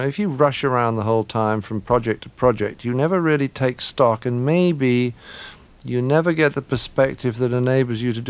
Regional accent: England, United Kingdom; well, I'm English.

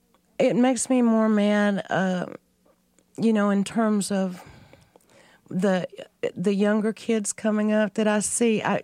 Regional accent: Lubbock, Texas, United States; growing up in Lubbock in that little box

